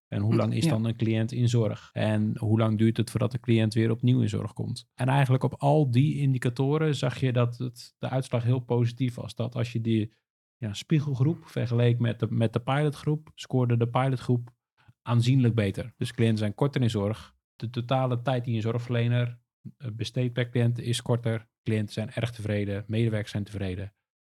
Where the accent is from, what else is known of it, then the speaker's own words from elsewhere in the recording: Houten, Utrecht, Netherlands; Ik kom uit Houten, daar ben ik geboren en getogen.